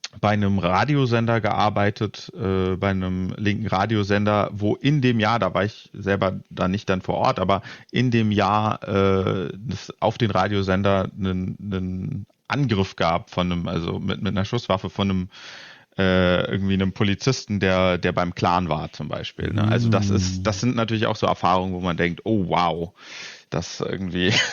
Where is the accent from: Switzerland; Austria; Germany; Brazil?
Germany; Berlin; Ich bin ursprünglich in Kreuzberg aufgewachsen, dann mit jungen Jahren raus nach Heiligensee gezogen, nördlichster Zipfel von Reinickendorf.